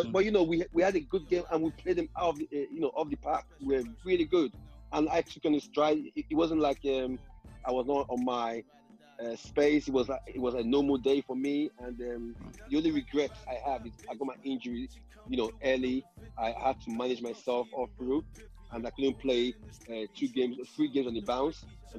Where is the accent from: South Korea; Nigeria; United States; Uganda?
Nigeria; now in United Kingdom; You know, I came from Nigeria. When I came, I've always started playing for the under-20s in Nigeria. So I came as an international.